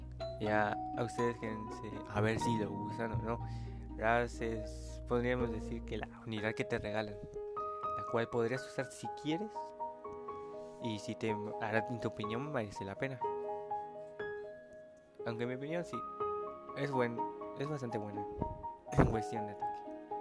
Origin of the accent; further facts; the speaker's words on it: Orizaba, Veracruz, Mexico; de Orizaba. De Orizaba, nuestro querido pueblo mágico.